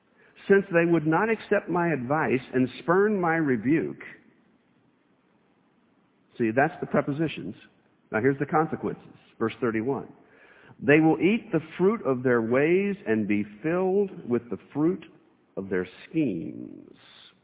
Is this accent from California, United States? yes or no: no; Kentucky, United States; Prudence means to use caution, or when we grew up in Kentucky, it was just common, ordinary horse sense.